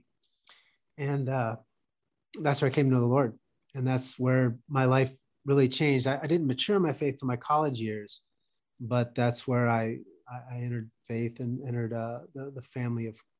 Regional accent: Pennsylvania, United States; Yeah, no, I grew up in Pennsylvania, is where I was born and raised. And I grew up in a Christian home.

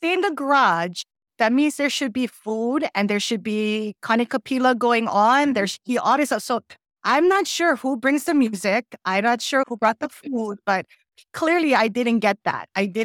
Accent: Hawaii, United States; And so I think not really realizing how fortunate I was growing up on Maui and being in a community that everybody, right?

